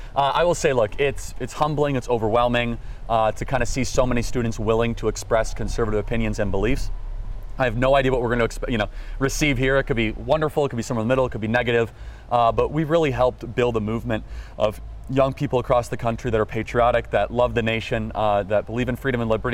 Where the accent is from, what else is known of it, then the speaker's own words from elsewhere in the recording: Chicago, Illinois, United States; I grew up in Chicago.